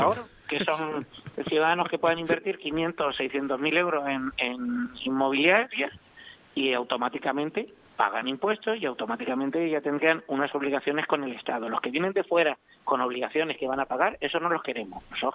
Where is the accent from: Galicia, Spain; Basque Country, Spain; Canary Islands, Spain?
Canary Islands, Spain; para mí, como canario